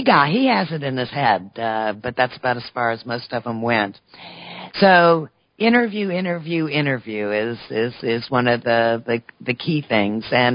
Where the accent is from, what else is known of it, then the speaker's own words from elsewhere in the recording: New Orleans, Louisiana, United States; I mean, I come from New Orleans. I mean, I grew up with Creole.